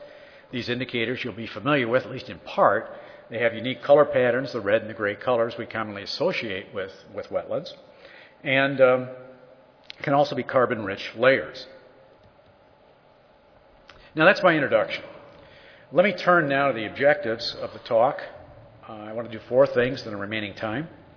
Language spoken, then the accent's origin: English; Wisconsin, United States; I'm from Wisconsin as well, but that had nothing to do with it.